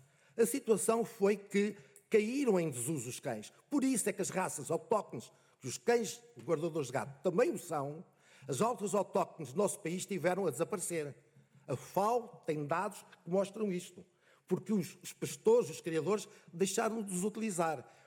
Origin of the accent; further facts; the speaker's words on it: Covilhã, Centro, Portugal; Eu sou da Covilhã e lembro de minha avó falar dos lobos às portas da Covilhã.